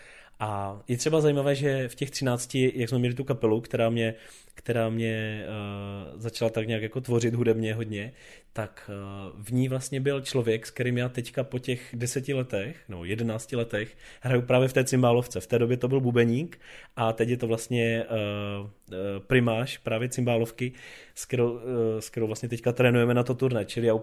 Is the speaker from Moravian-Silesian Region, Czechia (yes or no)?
yes; Kopřivnice, Moravian-Silesian Region, Czechia; now in Brno, Czechia; já teda jsem původem ze Severní Moravy, nebo Moravskoslezská z Kopřivnice a připadá mi, že lidi u nás jsou takový hodně jako kdyby uzavření do sebe a je to tam takový jako drsný, je ta krajina.